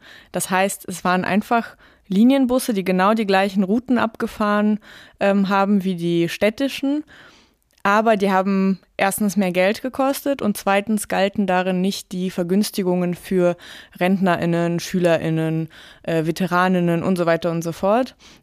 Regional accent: Tyumen, Tyumen Oblast, Russia; moved away; Aber in Tjumen, wo ich aufgewachsen bin, war das wirklich lange ein Riesenproblem.

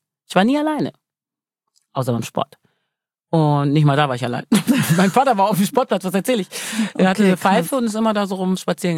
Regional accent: Wermelskirchen, North Rhine-Westphalia, Germany; ich komme aus Wermskirchen, da war nichts los. Und das ist neben Leverkusen.

